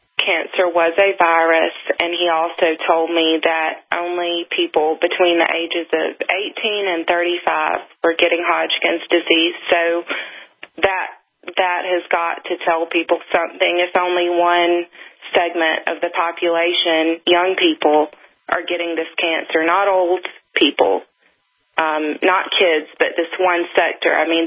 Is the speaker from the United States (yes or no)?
no; Canada; Well, we're from Canada, so luckily OHIP is paying for it